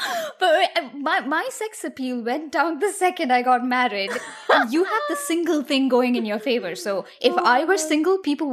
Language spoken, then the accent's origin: English; Delhi, India; Ankita is such a common name in India. I knew so many Ankitas growing up in Delhi